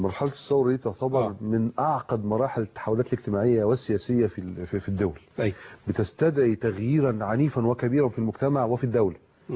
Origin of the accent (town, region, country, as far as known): Egypt